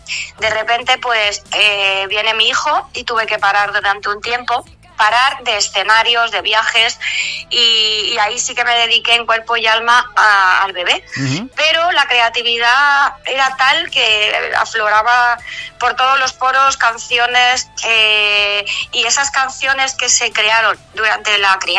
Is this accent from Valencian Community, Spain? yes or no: yes; Orihuela, Valencian Community, Spain; Sí, mi tierra, Orihuela, Orihuelica del Señor.